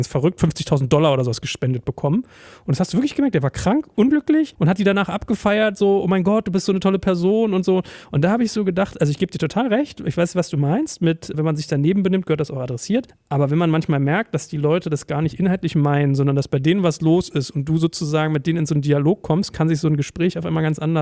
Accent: Berlin, Germany; in Berlin ist ja fast eher so, da war man als Deutscher ja fast in meinen Schulen immer so in der Minderheit

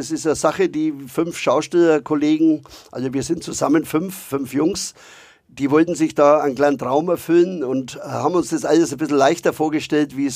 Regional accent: Nuremberg, Bavaria, Germany; Und in Nürnberg ist halt Heimspiel. Das ist meine Heimat, mein Geburtsort.

